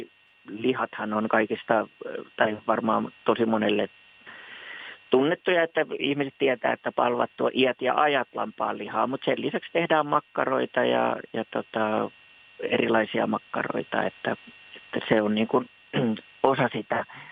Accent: Akaa, Pirkanmaa, Finland; kun ollaan Akaasta, joka on hunajakaupunki

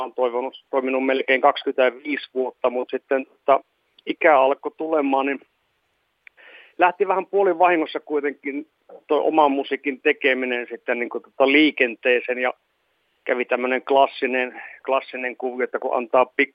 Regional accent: Kuopio, North Savo, Finland; No joo, kyllä mä sen Kuopiosta olen lähtöisin

